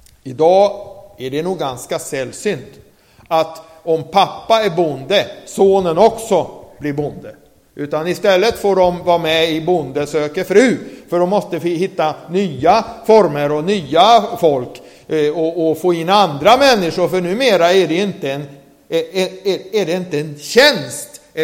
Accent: Tingsryd, Kronoberg County, Sweden; born there; Jag föddes i Tingsryd, så jag ligger faktiskt nära till hands.

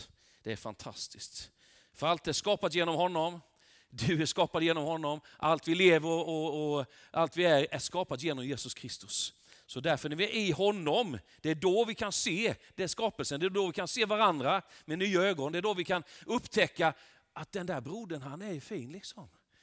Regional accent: Värnamo, Jönköping County, Sweden; also born or lived in Tranås; now in Marieholm, Sweden; så bor jag nu i Marieholm. Utanför Gnosjö, utanför Hillestorp. Det är min hembygd, Värnamo bygden är min hembygd. Och vi har varit i Tranås i 7 år. Vi är tillbaka till vår hembygd.

